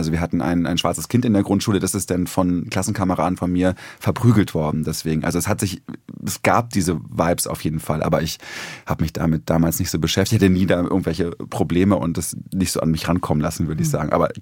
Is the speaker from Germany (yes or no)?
yes; Berlin, Germany; Also ich bin in Ost-Berlin ja groß geworden